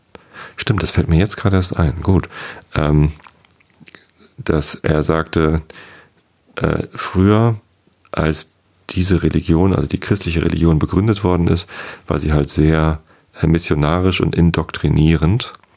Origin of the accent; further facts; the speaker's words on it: Wistedt, Lower Saxony, Germany; Ich bin in Visted aufgewachsen, das ist ein kleines Dorf, gehört zur Samtgemeinde Tosted.